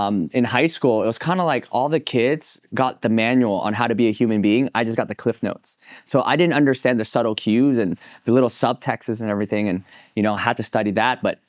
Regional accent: Riverside, California, United States; I grew up in Riverside, California. I went to Arlington High School. So there wasn't a lot of Asian kids, right?

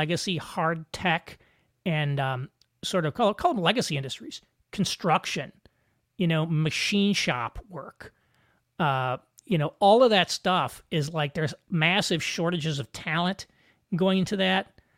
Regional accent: Indiana, United States; Where I grew up in Southern Indiana, my church operates sort of a halfway house type thing for ex-offenders.

